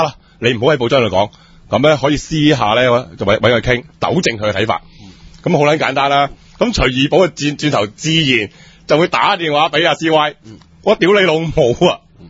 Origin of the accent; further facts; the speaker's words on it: Hong Kong; 其實因為其他你知我哋香港人嘅啦睇報紙呀報紙講咩佢聽咩㗎啦